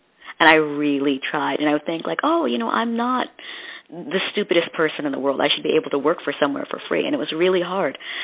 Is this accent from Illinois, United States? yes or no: no; New Jersey, United States; And I'm from Jersey, so the city, I mean, we'd always go back and forth when I was little, but it wasn't that far away to me.